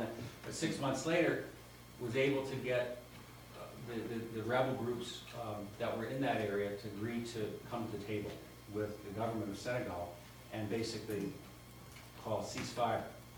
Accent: California, United States; I'm from California. I don't know anybody from Minnesota except people that meet up here.

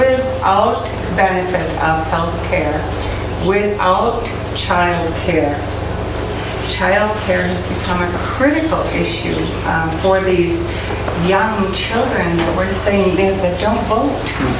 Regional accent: Madison, Wisconsin, United States; Well, I'm from Madison, Wisconsin.

